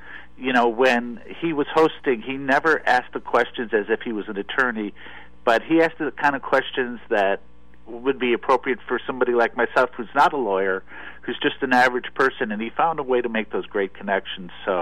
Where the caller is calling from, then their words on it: Houston, Texas, United States; I'm calling from Houston, Texas.